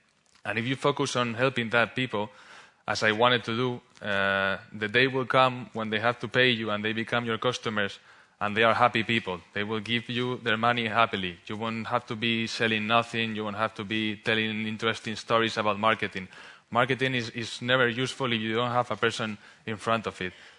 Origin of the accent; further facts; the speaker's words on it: Spain; English is a second language; moved away; also born or lived in United States; I was a kid born and raised in Spain. I had to move to the U.S. in order to find an education and to find a better life